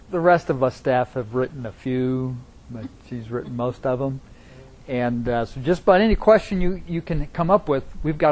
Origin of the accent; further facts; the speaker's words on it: Chicago, Illinois, United States; Well, even in high school, growing up in Chicago, I developed some sort of environmental awareness and concern about things.